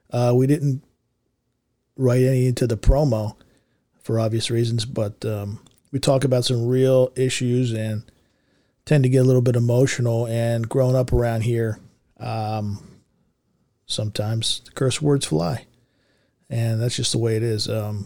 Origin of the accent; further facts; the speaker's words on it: Philadelphia, Pennsylvania, United States; You know, we grew up in Philly. We're located in Philly, and there's like an attitude in Philly.